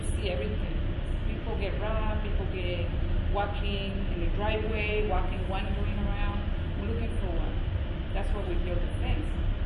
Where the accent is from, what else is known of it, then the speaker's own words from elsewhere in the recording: Cuba; now in United States; We are from Cuba. We came here, we work, and we pay our bills, and we do everything.